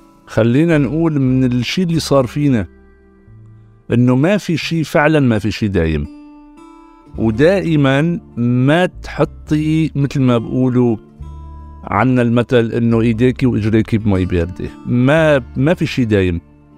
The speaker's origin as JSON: {"language": "Arabic", "town": "Aleppo", "region": "Aleppo Governorate", "country": "Syria", "said": "الخط الواصل بين الشرق وبين الغرب كانت حلب. يعني للأسف بقي منا الذكريات هلأ حاليا"}